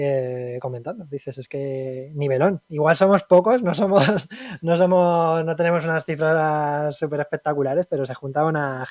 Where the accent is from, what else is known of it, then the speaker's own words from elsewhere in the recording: Albacete, Castilla-La Mancha, Spain; Yo vivía en Albacete de pequeño y en Albacete no teníamos televisión autonómica.